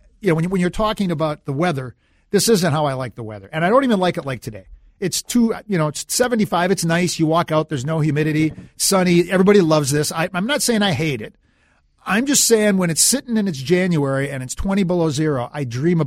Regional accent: Minnesota, United States; also born or lived in Florida; So really, as a Minnesotan, I'm in the wrong place, right? I shouldn't be living in Minnesota. If I like 85 and humid, I should, like I did way back in the day, I should go live in Florida.

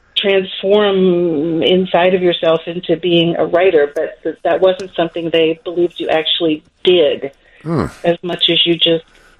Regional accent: Pittsburgh, Pennsylvania, United States; now in Chicago, United States; I grew up essentially in Pittsburgh, Pennsylvania.

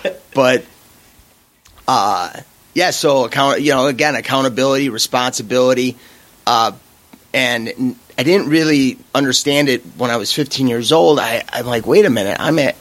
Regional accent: Melrose Park, Illinois, United States; So it's not that far from where I grew up. I grew up here in Melrose Park.

